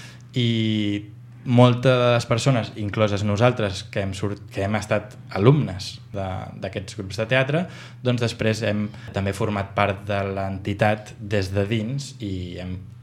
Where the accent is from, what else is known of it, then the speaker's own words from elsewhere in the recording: Barcelona, Catalonia, Spain; per a nosaltres tres que som de Barcelona